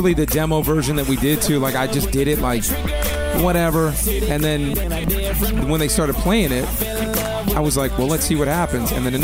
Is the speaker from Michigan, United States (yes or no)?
yes; Detroit, Michigan, United States; So, I grew up in Detroit, and then I went to my mom's a single mom.